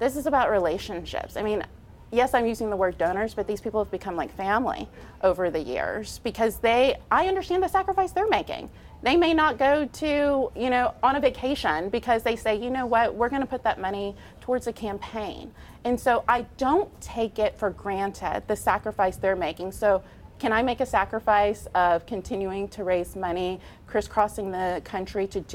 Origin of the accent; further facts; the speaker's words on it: Arlington, Texas, United States; a little girl growing up in Arlington, Texas.